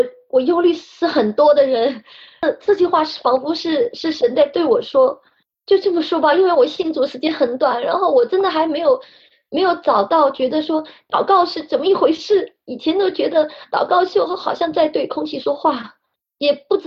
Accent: Hong Kong; 我是香港的

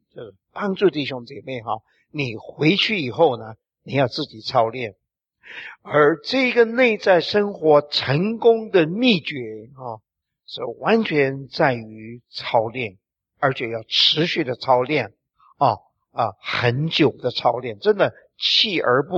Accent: China; 好像我们中国人练功夫一样的哈

